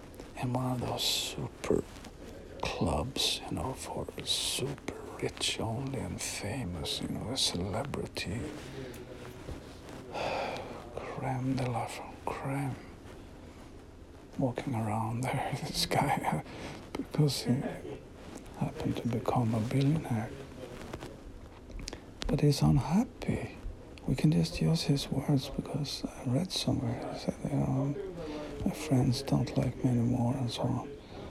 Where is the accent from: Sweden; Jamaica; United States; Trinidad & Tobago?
Sweden; and actually this is the street of my hometown when I grew up, Small Swedish town.